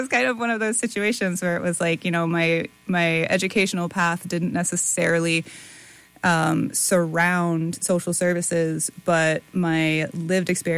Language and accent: English; Delmar, New York, United States; Yeah, cool. Yeah. So I grew up in Delmar, New York. I went to 3 different high schools, ultimately graduating from Doan Stewart in Rensselaer.